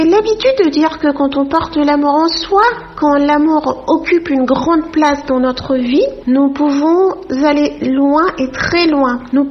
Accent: Togo; now in France; Je suis née et j'ai grandi en Afrique, plus précisément au Togo, où j'ai fait mes études primaires et secondaires. J'y suis donc très attachée et j'y passe souvent mes vacances.

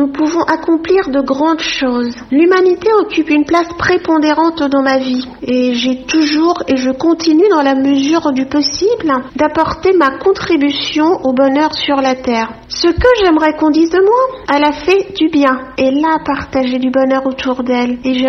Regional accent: Togo; now in France; Je suis née et j'ai grandi en Afrique, plus précisément au Togo, où j'ai fait mes études primaires et secondaires. J'y suis donc très attachée et j'y passe souvent mes vacances.

